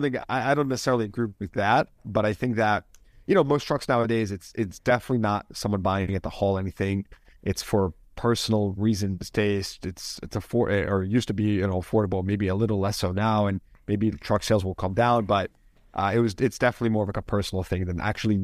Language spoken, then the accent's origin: English; East Coast, United States; No, I'm from the East Coast.